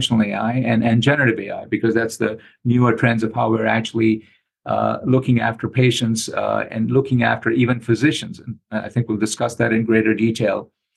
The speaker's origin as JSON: {"language": "English", "country": "India", "tie": "born or raised there", "also_born_or_lived": "Oxford, United Kingdom", "lives_now": "United States", "said": "I grew up in India. I initially trained in India"}